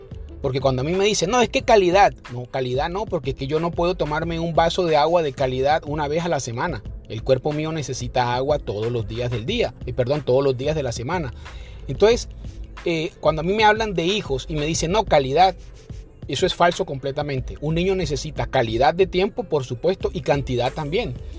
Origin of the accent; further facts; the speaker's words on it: Colombia; moved away; al yo vivir en este país, siendo de origen colombiano, me di cuenta de que había muchas cosas que yo podía hacer mejor con mis hijos